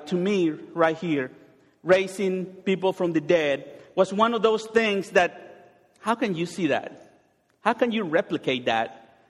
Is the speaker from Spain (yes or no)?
no; Mexico; I grew up in Mexico